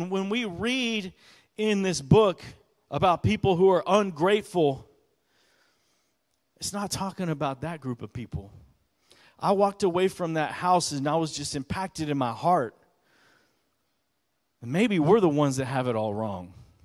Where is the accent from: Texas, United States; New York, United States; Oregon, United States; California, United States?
Texas, United States; I'm a pastor. I'm from Texas.